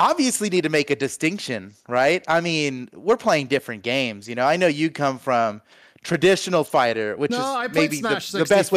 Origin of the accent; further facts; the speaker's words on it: Miami, Florida, United States; I grew up in South Florida, in Miami, you know, straight up. From like 5 years old, I grew up in Miami. I'm half Cuban and my family all speak Spanish and I never really learned Spanish somehow.